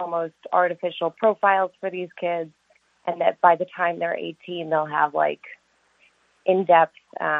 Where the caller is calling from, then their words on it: New York City, New York, United States; Hi, I'm calling from New York. I'm stuck in the city